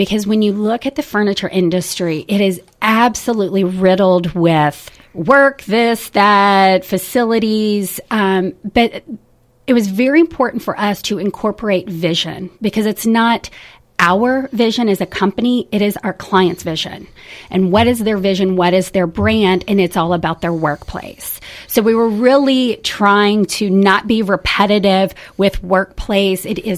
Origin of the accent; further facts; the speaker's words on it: Kentucky, United States; born there; also born or lived in Indiana; I was born in Kentucky, so between my Kentucky roots and going to school in Indiana